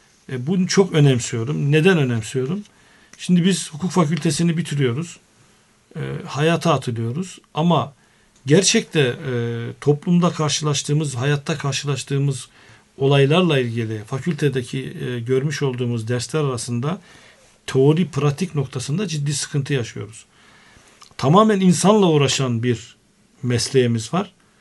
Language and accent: Turkish; Of, Trabzon, Turkey; also born or lived in Ankara; biz Trabzon doğumluyum ben. Çaykara nüfusumuzun kayıtlı olduğu yer, doğduğumuz yer ama Of'ta büyüdük. İlkokulumuzu orada bitirdik. Sonra babamın inşaatçı, müteahhit olması hasebiyle Ankara'ya geldik biz. Ortaokul, liseyi Ankara'da okudum.